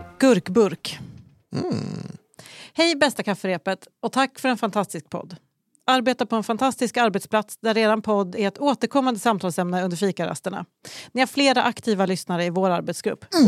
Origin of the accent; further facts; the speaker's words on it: Västerås, Västmanland County, Sweden; Av ett sammanträffande är jag uppvuxen i Gurkstaden.